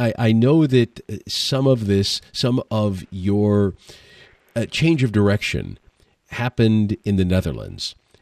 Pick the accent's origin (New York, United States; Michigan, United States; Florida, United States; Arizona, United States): Michigan, United States; Detroit; When I came to West Michigan from Detroit many years ago